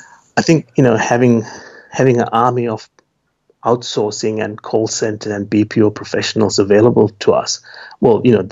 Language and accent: English; Australia; also born or lived in Sri Lanka; I was born in Sri Lanka, and I migrated to Australia when I was about 10 years old